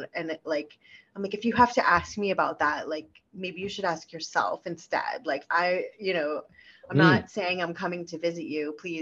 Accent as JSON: {"language": "English", "town": "Miami", "region": "Florida", "country": "United States", "tie": "born or raised there", "said": "I grew up in Miami"}